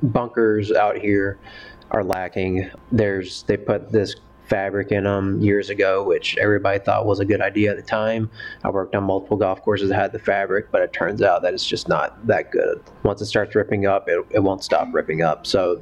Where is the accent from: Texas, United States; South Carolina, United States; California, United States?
South Carolina, United States; I'm from South Carolina, so I worked on golf courses down there.